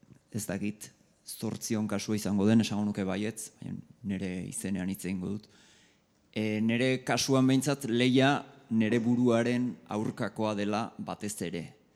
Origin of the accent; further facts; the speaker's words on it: Irun, Basque Country, Spain; also born or lived in Bayonne; Hasi nuen Irunen nire haurtzaroan hainbeste ordu pasanituen aiton amonen etxetik ikusten zen